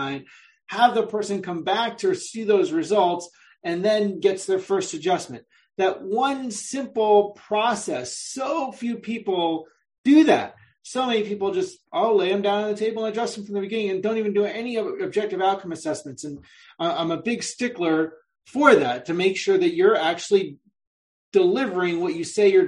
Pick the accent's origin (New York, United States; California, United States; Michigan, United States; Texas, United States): New York, United States; Bronx; accent: New York; I, as a New Yorker, had a very, very thick New York accent. I grew up in the Bronx. Everybody was either from the Bronx or Brooklyn.